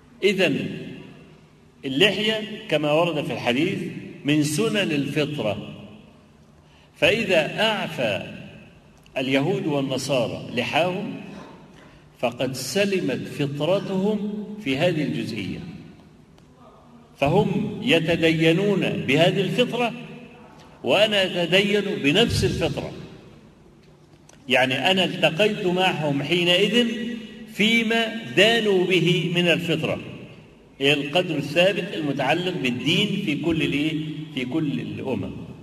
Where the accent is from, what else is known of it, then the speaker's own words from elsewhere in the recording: Egypt; الا الارثوذكس اللي في المشرق، اللي عندنا في مصر مثلا